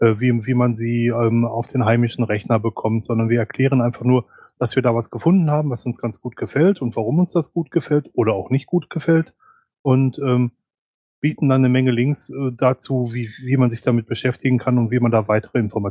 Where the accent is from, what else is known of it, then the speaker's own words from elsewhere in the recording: North Rhine-Westphalia, Germany; now in Düsseldorf, Germany; Also ich komme aus dem Ruhrgebiet, ich habe lange Zeit in Köln gearbeitet und wir sind dann irgendwann nach Düsseldorf gezogen, rund 70 Kilometer von meinem Heimatort entfernt.